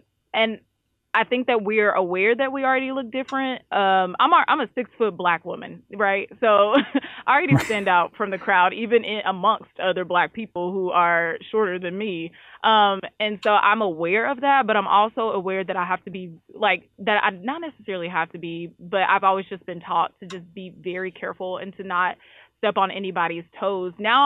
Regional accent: Lufkin, Texas, United States; I was raised up in Lufkin, where my grandpa grew up, you know, before it was bigger than it is right now.

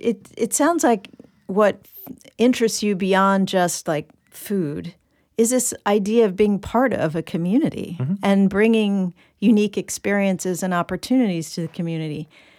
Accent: Los Angeles, California, United States; You know, I moved here from Los Angeles. So when I first got here in 1995, the first thing that was so frustrating to me was there was no bread.

